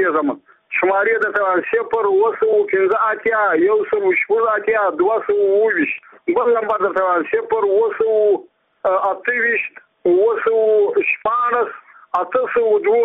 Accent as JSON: {"language": "Pashto", "town": "Muqur", "region": "Badghis", "country": "Afghanistan", "said": "زه خپل د بادغیس ولایت یم د مقر د ولسوالۍ یم دوړو د کلي یم"}